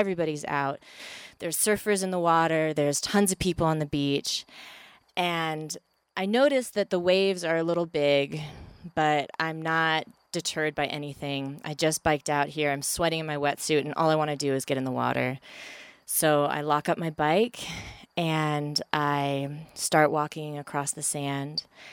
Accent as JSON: {"language": "English", "region": "California", "country": "United States", "tie": "born or raised there", "said": "And I'm from California, from the Bay Area, and my whole life I grew up next to the ocean"}